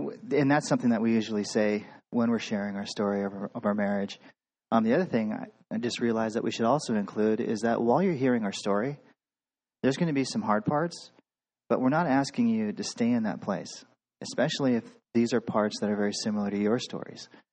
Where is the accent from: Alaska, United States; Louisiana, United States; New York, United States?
Alaska, United States; Anchorage; born there; So I was born in Anchorage, and I was born into a family